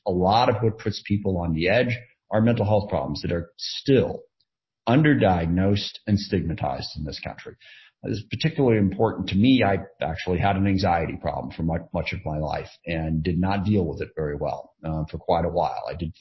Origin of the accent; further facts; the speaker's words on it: SeaTac, Washington, United States; that's where I grew up. I grew up in SeaTac, so I know the area well.